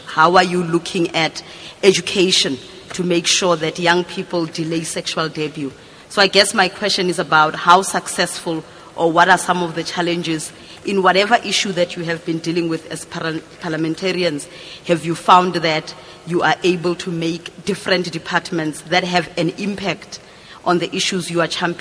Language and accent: English; South Africa; I'm also from South Africa.